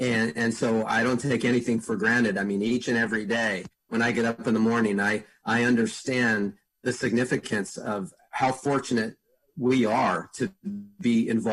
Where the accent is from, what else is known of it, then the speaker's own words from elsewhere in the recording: San Diego, California, United States; So I grew up in San Diego, not too far from the Del Mar Thoroughbred Club.